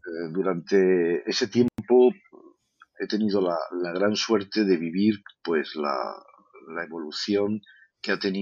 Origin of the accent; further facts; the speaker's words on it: Barcelona, Catalonia, Spain; also born or lived in Almería; Nací en Almería allá por los años 60, pero prácticamente toda mi vida se ha desarrollado en Barcelona, incluso la profesional. Ha habido escapadas a otras provincias y tal, pero vamos, básicamente aquí. Vivo como muchos de los radioaficionados en esta urbe